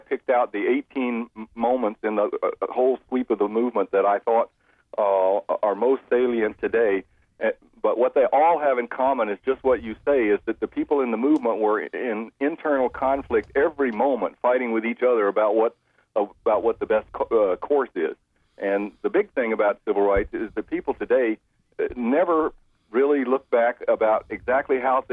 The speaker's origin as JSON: {"language": "English", "town": "Atlanta", "region": "Georgia", "country": "United States", "tie": "born or raised there", "said": "Well, I grew up in Atlanta. I was in the first grade of the year of the Brown decision"}